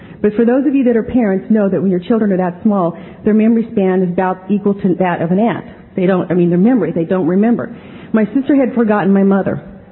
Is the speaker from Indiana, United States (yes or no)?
no; California, United States; I grew up in a stone's throw away from here, born and raised in Imperial Valley.